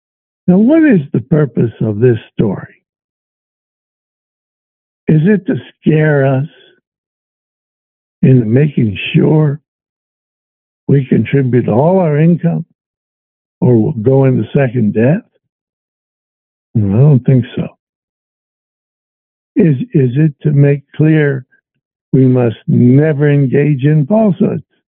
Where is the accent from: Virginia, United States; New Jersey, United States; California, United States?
Virginia, United States; moved away; I'm from Virginia. So I pay a little attention, not that much, to what's going on there. I still have friends back there.